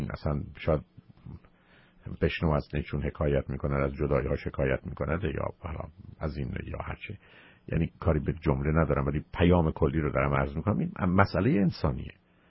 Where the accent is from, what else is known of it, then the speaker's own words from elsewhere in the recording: Iran; ببینید من امریکا رو دوست دارم، بعد ببینید من ایرانی هستم